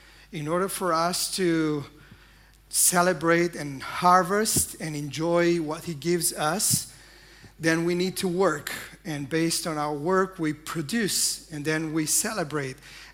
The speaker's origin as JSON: {"language": "English", "country": "Romania", "second_language": "English", "said": "I have to admit it's a stretch for me to speak in English, since my first language is not English. But this is how we worship back in Romania in my church."}